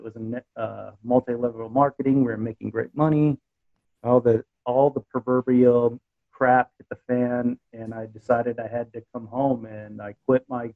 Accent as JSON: {"language": "English", "region": "Texas", "country": "United States", "tie": "born or raised there", "said": "I grew up, I was raised in West Texas, played a lot of West Texas football, Friday Night Lights."}